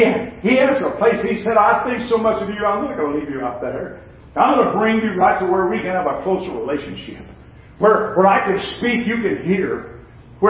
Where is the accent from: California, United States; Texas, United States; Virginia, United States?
Texas, United States; Dallas; also born or lived in Greenville, Texas; I'm a city boy. I was raised in Greenville, Texas. Moved, and the only reason was there because that's where Mom's doc was, and then so on and so forth. And we lived in Dallas, raised in East Dallas.